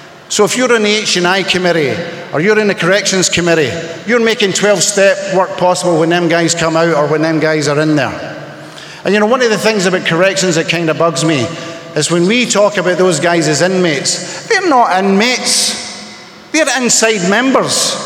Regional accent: Scotland, United Kingdom; Oh yeah. I'm Scottish as all hell, eh? Oh yeah.

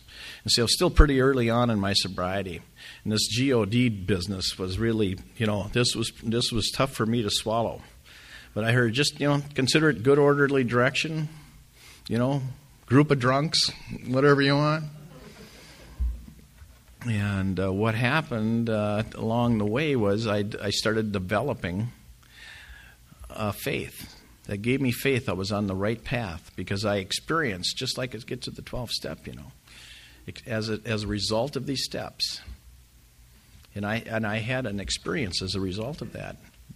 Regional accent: Two Harbors, Minnesota, United States; born or raised there

